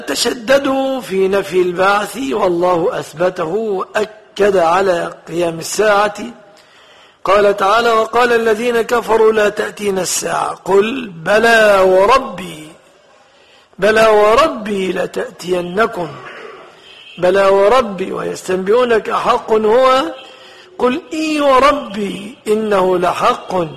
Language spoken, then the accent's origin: Arabic; Egypt; وفي بلادنا مصر ها هي الأهرامات شاهدة على أهلها بذلك